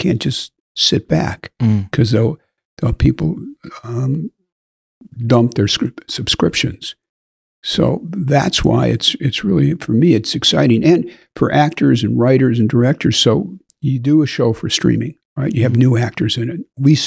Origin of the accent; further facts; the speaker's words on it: Detroit, Michigan, United States; When I started, there were 3 TV channels in my hometown in Detroit. That was it.